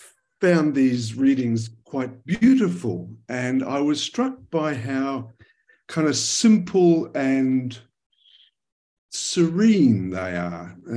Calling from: Perth, Western Australia, Australia; I'm joining you from Perth in West of Australia.

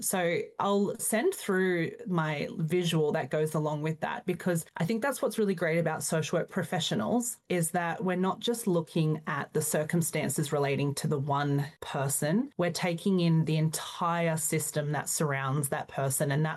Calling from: New South Wales, Australia; Yeah, I'm talking from Darkanyang country on the Central Coast in New South Wales.

